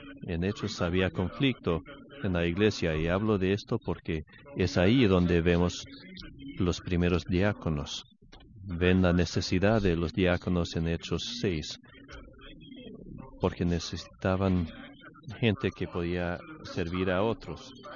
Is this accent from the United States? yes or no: yes; New Orleans, Louisiana, United States; en New Orleans y era muy importante la comida